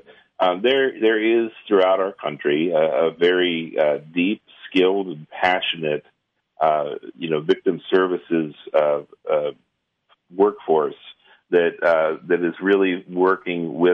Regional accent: Ohio, United States; Here in my home state of Ohio, there have been some great moves just with government agencies collecting.

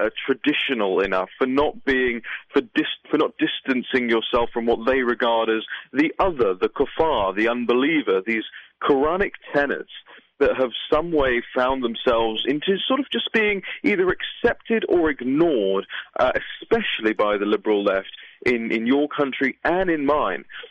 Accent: United Kingdom; as you can hear from my accent, is I'm not an American. I'm from the United Kingdom, and in the United Kingdom, we have more and more we hear more and more about hate crimes nowadays.

